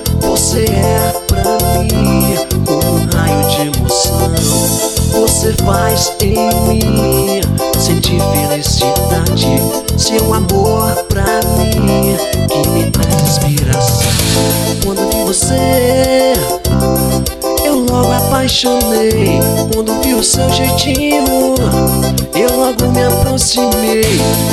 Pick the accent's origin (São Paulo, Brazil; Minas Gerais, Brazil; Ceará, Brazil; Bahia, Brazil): Minas Gerais, Brazil; Divisópolis; Divisópolis, Minas Gerais, minha cidade natal.